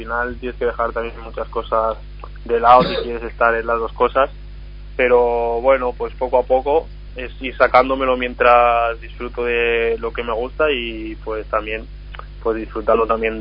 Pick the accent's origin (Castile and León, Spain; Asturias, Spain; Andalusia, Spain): Castile and León, Spain; Linares; yo también soy de un pueblo cerquita de Guijuelo, soy de Linares